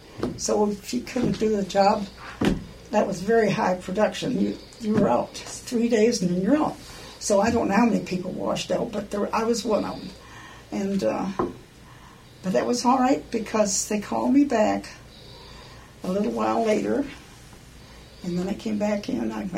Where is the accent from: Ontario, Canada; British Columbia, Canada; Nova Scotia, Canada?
Ontario, Canada; Toronto; born there; moved away; So when I became a citizen in this country, I was born in Toronto, Canada